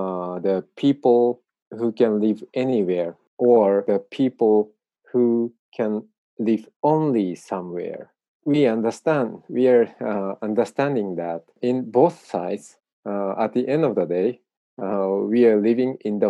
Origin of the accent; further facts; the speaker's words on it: northern Japan, Japan; English is a second language; In the northernmost part in Japan, very rural area.